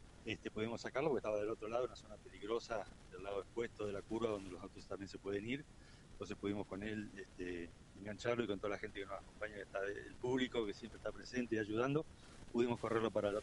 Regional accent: Río Negro, Argentina; somos del sur de Río Negro

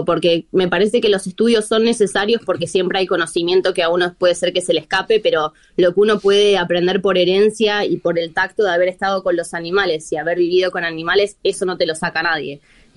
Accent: Buenos Aires, Argentina; Sí, soy de Capital Federal, porteña.

